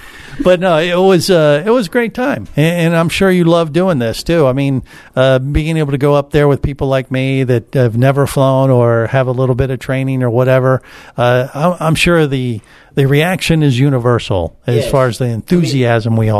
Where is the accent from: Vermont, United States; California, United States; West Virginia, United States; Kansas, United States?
Kansas, United States; Wichita; accent: Wichita; And my thick Wichitan accent throws him as well.